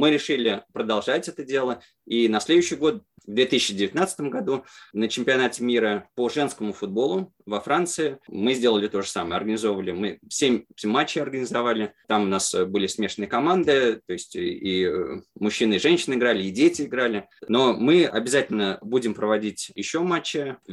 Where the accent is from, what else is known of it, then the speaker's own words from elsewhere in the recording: Samara, Samara Oblast, Russia; в Самаре, в моем родном городе